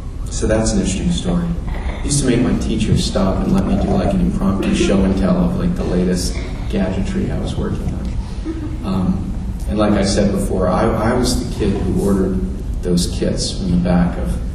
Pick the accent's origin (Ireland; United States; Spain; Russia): United States; San Diego, California; And so, I grew up in San Diego, and so I would be in the attic